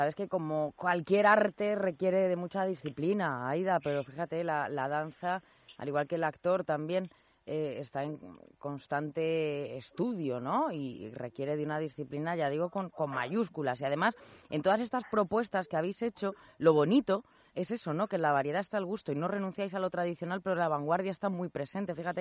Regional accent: Spain

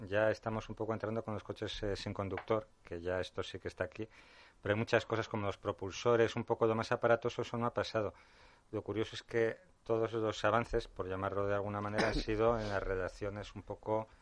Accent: Bilbao, Basque Country, Spain; Siempre comento que soy de Bilbao

